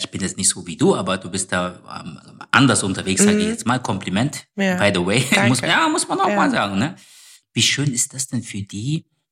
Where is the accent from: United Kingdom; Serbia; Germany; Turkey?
Turkey; Tunceli, Tunceli Province; Also ganz stolz sind sie zum Beispiel, wenn sie in Ostanatolien sind. Ich komme aus Tunceli.